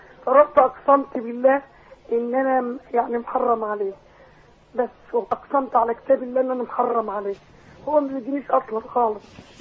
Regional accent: Faiyum Governorate, Egypt; أنا من الفيوم،

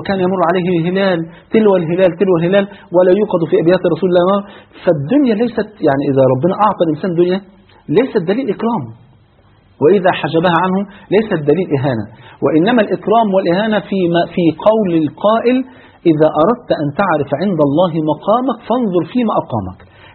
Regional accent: Egypt; عندنا في مصر يقولوا مثل غني الدنيا غني الآخر

